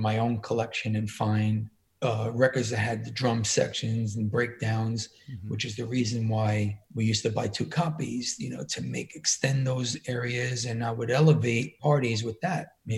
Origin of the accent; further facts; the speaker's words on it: New York, United States; Like, no, I'm from New York.